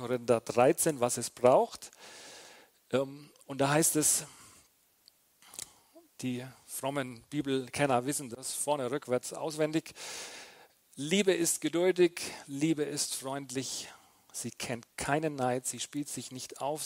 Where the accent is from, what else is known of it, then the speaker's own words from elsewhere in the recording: Bavaria, Germany; born there; now in Kaufbeuren, Germany; 49 Jahre alt, seit 22 Jahren verheiratet. Wir haben 3 Kinder, gebürtiger Franke